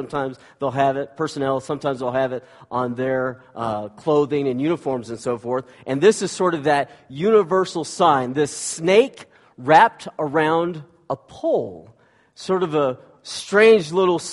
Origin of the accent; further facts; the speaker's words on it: the South, United States; I don't know why. I'm from the South. Maybe that's why they don't want me there.